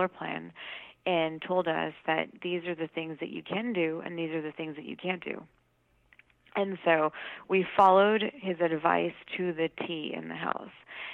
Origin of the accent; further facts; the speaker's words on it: India; Which is, I'm Indian. Yeah, I'm Indian.